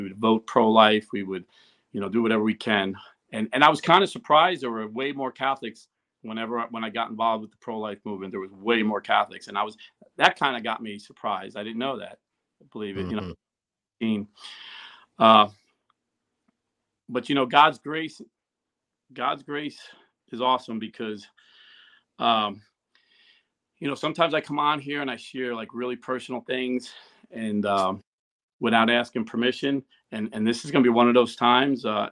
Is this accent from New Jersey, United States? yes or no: yes; New Jersey, United States; You know, I grew up in Jersey. I don't trust anybody.